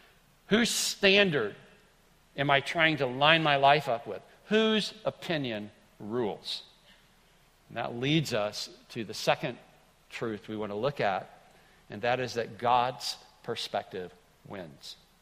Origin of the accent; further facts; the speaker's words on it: Greenville, United States; certainly like in the days that I grew up in Greenville, eating something that had purple suction cups on it is an abomination.